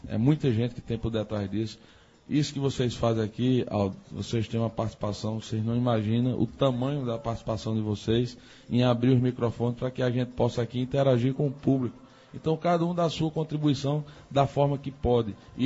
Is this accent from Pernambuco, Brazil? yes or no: yes; Afogados da Ingazeira, Pernambuco, Brazil; a base de sustentação do Afogareta, do Sandubão, do Zero Grau, é o povo da minha terra. É o povo que há 24 anos é cliente do Sandubão, há 20 anos é cliente do Zero Grau, há 16 anos é associado do Bloco Arerê. Então, eu tenho que agradecer ao povo de Afogados